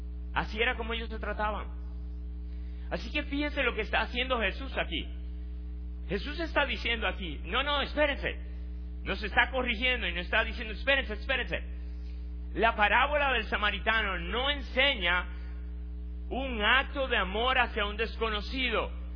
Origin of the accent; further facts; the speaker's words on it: Dominican Republic; Nosotros como dominicanos decimos: el agua no se le niega a nadie.